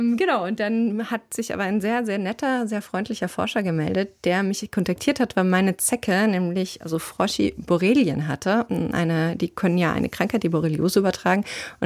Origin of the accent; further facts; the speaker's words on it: Southern Germany, Germany; ich bin aus Süddeutschland wirklich an den Bergen aufgewachsen